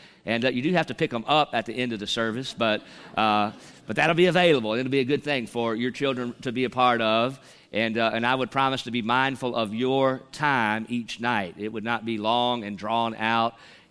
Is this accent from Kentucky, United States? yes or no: no; North Carolina, United States; And so I'm from North Carolina, and then we have our three children, TJ, Elise, and Vance.